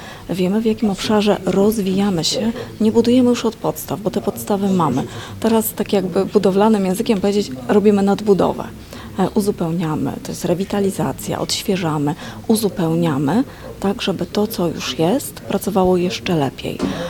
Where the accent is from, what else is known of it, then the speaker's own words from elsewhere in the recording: Masovian Voivodeship, Poland; Ja mieszkam na Mazowszu od urodzenia